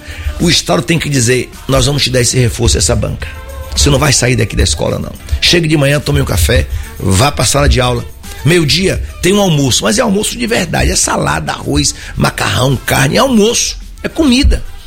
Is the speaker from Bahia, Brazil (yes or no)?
yes; Aiquara, Bahia, Brazil; born there; Eu nasci em Aiquara, todo mundo sabe, no interior. Um lugarzinho pequeno, rapaz.